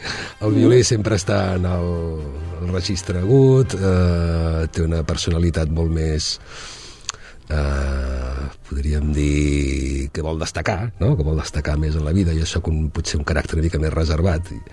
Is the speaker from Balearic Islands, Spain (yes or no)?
no; Sabadell, Catalonia, Spain; also born or lived in Barcelona; Jo vaig néixer a Barcelona, jo soc del barri de Mar de Sabadell.